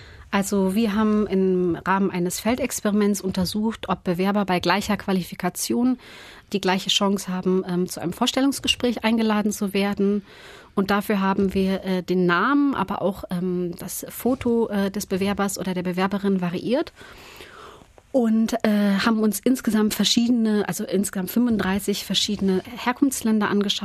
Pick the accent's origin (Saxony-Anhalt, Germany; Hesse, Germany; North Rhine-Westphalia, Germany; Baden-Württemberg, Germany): Hesse, Germany; Steinau an der Straße; Steinau an der Straße, ein Dorf im Kinzigtal in Hessen.